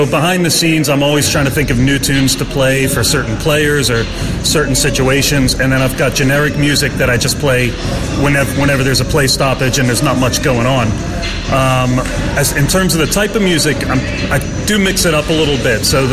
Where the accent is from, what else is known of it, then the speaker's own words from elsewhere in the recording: Baltimore, Maryland, United States; moved away as an adult; I'm originally from Baltimore, which is on the east coast of the United States, near Washington, D.C., but I've lived here 20 years.